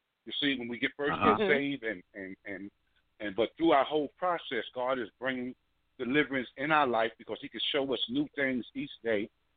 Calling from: Brooklyn, New York, United States; I'm a first-time caller. I'm calling from Brooklyn, New York.

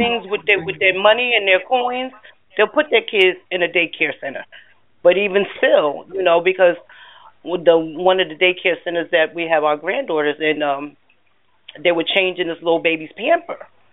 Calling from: Pennsylvania, United States; But, yeah, I'm in Pennsylvania.

